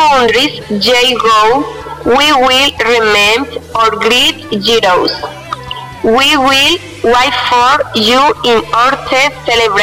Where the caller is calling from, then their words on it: Charalá, Santander, Colombia; English is a second language; I am speaking from Charalá, Santander, Colombia.